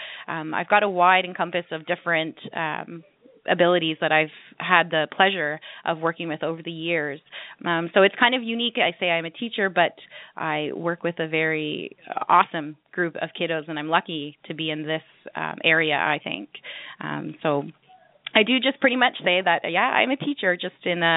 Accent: Mississauga, Ontario, Canada; I grew up in Mississauga in Ontario. I grew up with my older brother and my two parents.

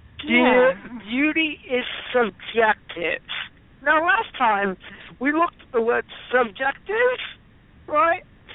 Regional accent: United Kingdom; just like me being a Brit and, among other things, a true satirist.

